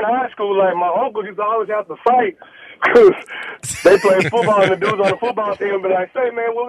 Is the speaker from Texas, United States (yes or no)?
yes; Fort Worth, Texas, United States; now in Houston, United States; Actually, I live in Houston, man. I'm just from Fort Worth.